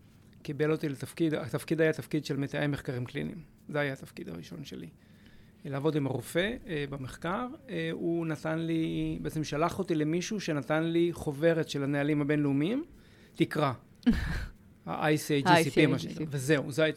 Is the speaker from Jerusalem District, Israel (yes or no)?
yes; Jerusalem, Jerusalem District, Israel; אני ירושלמי, אני גר בירושלים